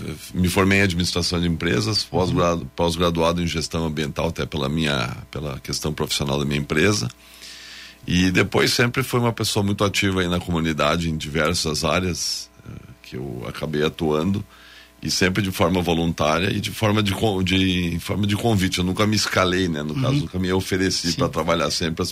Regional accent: Caxias do Sul, Rio Grande do Sul, Brazil; meu pai é de Garibaldi, minha mãe é de São Marcos, mas eu nasci em Caxias e fiz minhas raízes todas em Caxias, não fui estudar fora, estudei em Caxias

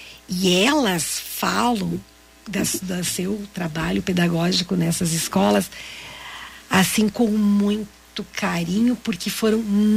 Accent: Santo Ângelo, Rio Grande do Sul, Brazil; eu morava em Santo Ângelo. Eu nasci em Santo Ângelo e morava na cidade.

